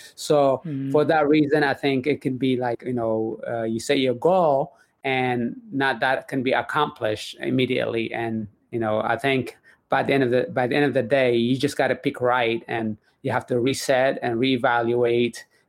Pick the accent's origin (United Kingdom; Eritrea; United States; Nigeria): Eritrea; born there; I was born in Eritrea in the Horn of Africa.